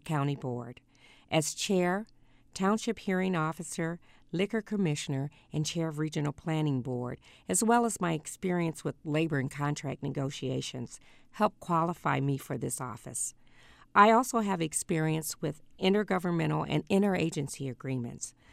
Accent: Champaign, Illinois, United States; candidate for Champaign City Council. Many of you know me because I was born and raised in Champaign, which qualifies me to be considered a townie.

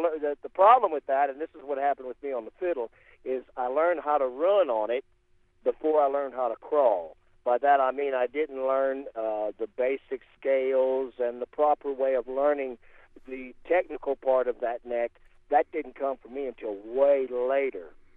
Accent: Louisiana, United States; also born or lived in Nashville, United States; it's all the music that I grew up playing down in South Louisiana. My dad was a musician, and he saw at an early age how much I was interested in it.

